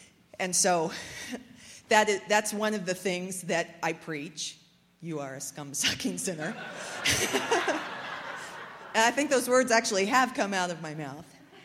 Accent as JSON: {"language": "English", "region": "Indiana", "country": "United States", "tie": "born or raised there", "said": "But I was raised in Indiana, very much in a judgment kind of culture with the churches in the area."}